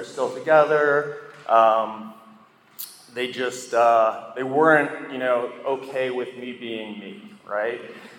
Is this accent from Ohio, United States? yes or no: no; New York, United States; You know, I grew up in New York. I had a tendency to go to neighborhoods that I didn't belong.